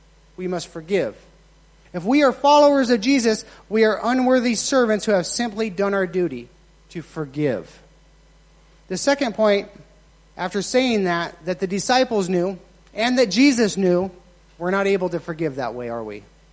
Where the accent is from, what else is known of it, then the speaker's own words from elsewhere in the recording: United States; now in Thailand; In Myanmar, as an American, when I first went over there, one of the first words you learn is thank you, right?